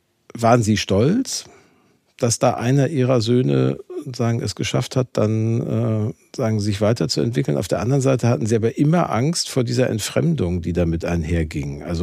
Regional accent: Gelsenkirchen, North Rhine-Westphalia, Germany; wenn man dann da Kinder aus anderen Gegenden Deutschlands traf und man sagte denen, wir kommen aus Gelsenkirchen

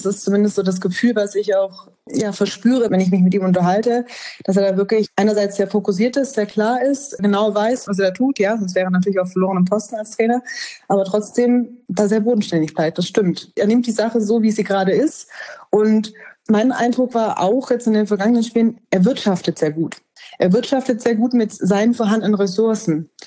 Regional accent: Magdeburg, Saxony-Anhalt, Germany; Das ist wirklich, wo du dann dastehst und ratlos bist, glaube ich, als Magdeburger.

